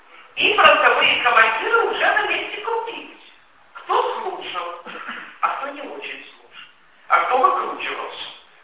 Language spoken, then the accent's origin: Russian; Proskurov, Khmelnytskyi Oblast, Ukraine; now in Israel; Я родом из Правскурова.